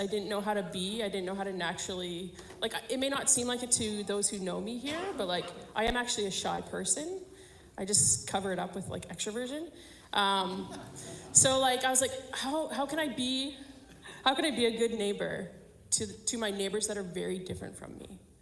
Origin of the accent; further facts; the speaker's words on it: Manitoba, Canada; I'm originally from Manitoba, and I came out here by choice.